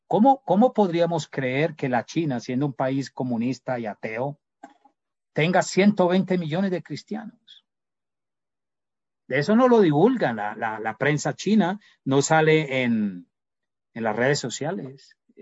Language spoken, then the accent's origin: Spanish; Colombia; Aquí en mi país, en Colombia, esto está terrible también.